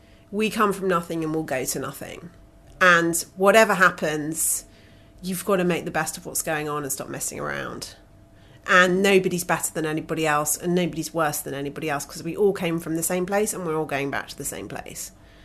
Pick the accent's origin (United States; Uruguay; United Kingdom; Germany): United Kingdom